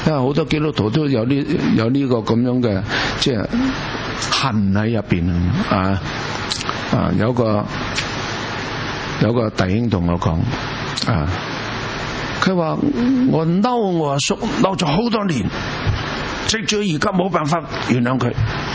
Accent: China; 我们中国人的文化是这样的嘛，死不死？

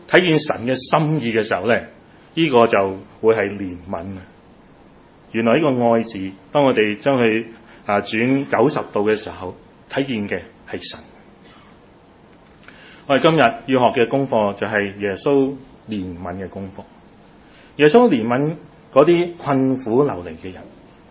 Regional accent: Guangdong, China; 我哋廣東人講嚇

